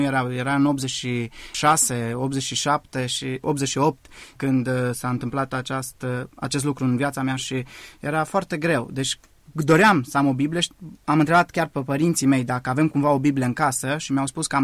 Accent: Alești, Bihor County, Romania; born there; M-am născut în Bihor, în Alești, am venit în Arad la școală

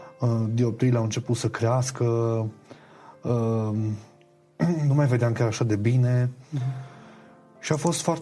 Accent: Arad, Arad County, Romania; Eu sunt deloc din Arad. Acum am 31 de ani

